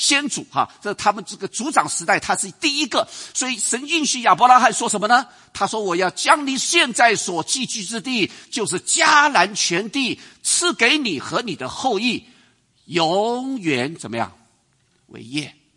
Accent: China

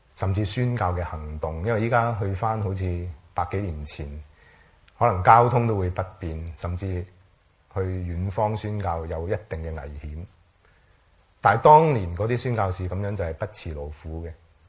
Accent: China; 我哋中国人都系咁样信主，

